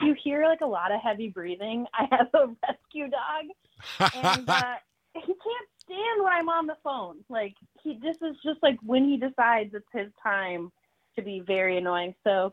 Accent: St. Anthony, Minnesota, United States; My folks, I'm from Northeast Minneapolis, so just like a first ring suburb of Minneapolis. It's called St. Anthony.

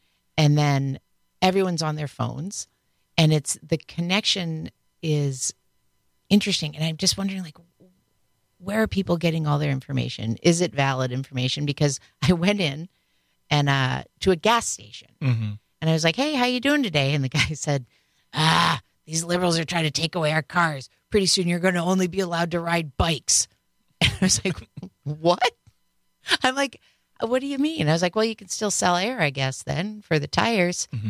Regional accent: Wisconsin, United States; They're like, where are you from? I'm like, Wisconsin.

